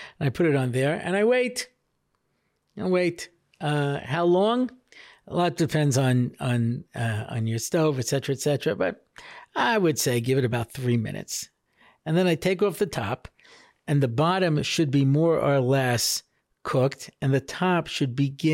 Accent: Long Island, New York, United States; you know, we grew up in Long Island and we used to buy Streit's matzahs

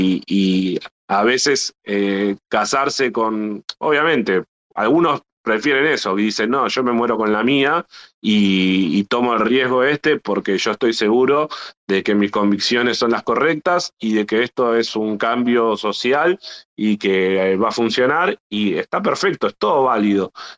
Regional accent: Argentina; yo veo desde el punto de vista acá de como argentino

